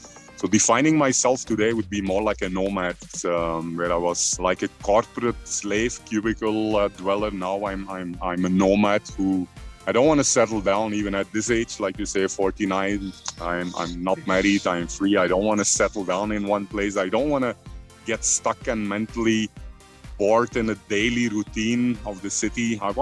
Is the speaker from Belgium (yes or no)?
yes; Belgium; English is a second language; moved away as an adult; now in India; Yeah, so I was born and brought up in Belgium, in like the center of Western Europe, you can say. Raised there, finished my studies.